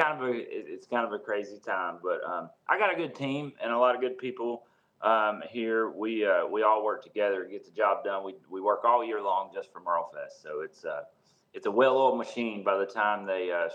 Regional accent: Charlotte, North Carolina, United States; No, man, I'm from Charlotte. I grew up, I went to West Charlotte High School and grew up down there, and lived in the mountains for a long time after I left there

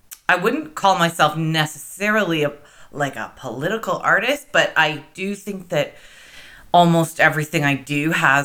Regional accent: Waterloo, Ontario, Canada; also born or lived in Toronto; I grew up in Waterloo, and I did move to Toronto to sort of like sow my wild oats in my mid-20s. 4 years of mayhem in the big city, mm-hmm. and then came back home and met my wife, and we've really settled here in Kitchener

